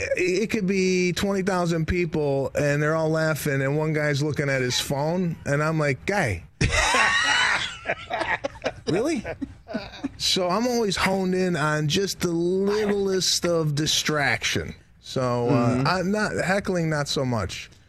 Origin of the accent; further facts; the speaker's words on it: Chicago, Illinois, United States; I used to read the Daily Herald. I grew up in Chicago.